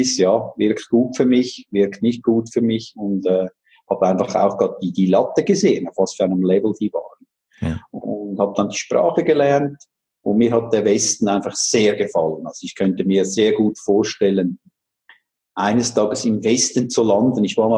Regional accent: Zurich, Switzerland; ich komme von Zürich

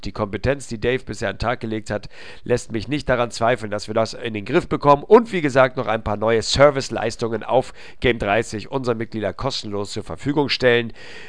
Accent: Hamburg, Germany; als Hamburger sei mir dieses erlaubt.

